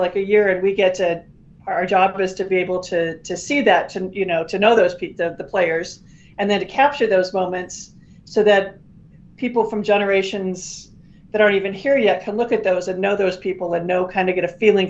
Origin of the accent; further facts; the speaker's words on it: Omaha, Nebraska, United States; I grew up in Nebraska.